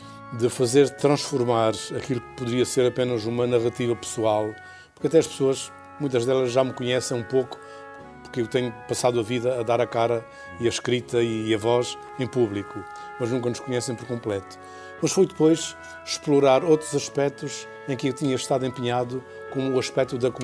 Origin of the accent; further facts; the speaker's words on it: Azores, Portugal; porque eu sou dos Açores, estou, digamos, marcado pelo mar, pelo magma dos Açores